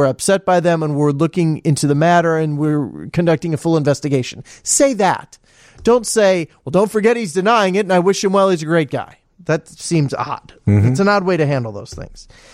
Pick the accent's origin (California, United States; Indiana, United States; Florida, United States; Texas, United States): Indiana, United States; Munster; our emergency closing center would include where I grew up in Munster, Indiana.